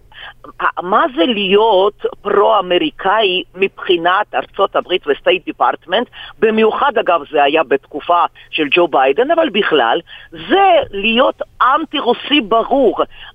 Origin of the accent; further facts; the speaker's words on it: Tbilisi, Georgia; now in Israel; אני בטביליסי, אני נולדתי וגדלתי שם